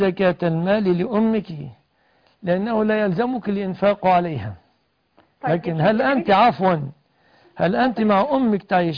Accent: Egypt

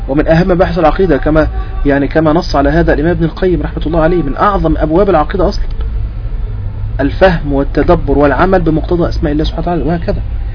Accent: Egypt; وهي مثلا بتدرس عندنا في مصر في الأزهر

